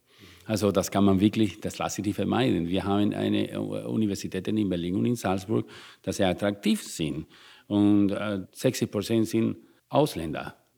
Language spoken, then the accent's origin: German; Cuba; German is a second language; moved away as an adult; now in Europe; Ich komme aus Kuba, hatte gar nicht. Ich bin hier ohne Geld gekommen nach Europa